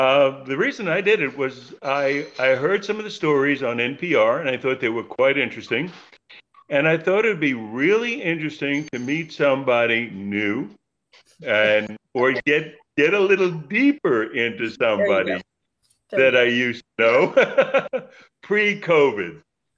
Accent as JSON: {"language": "English", "region": "Oklahoma", "country": "United States", "tie": "born or raised there", "said": "I was born and raised in Oklahoma. My dad was born and raised in Bronx, New York."}